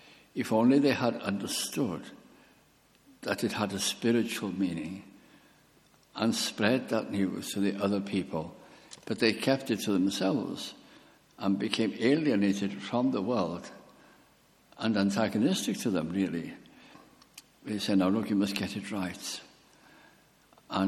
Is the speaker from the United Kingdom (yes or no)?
yes; Wales, United Kingdom; Who am I now? I'm Welsh.